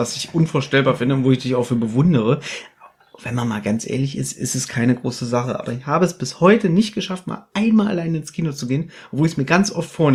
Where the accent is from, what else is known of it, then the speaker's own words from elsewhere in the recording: Berlin, Germany; born there; ich bin in Berlin geboren und bin hier allein in dieser großen Stadt.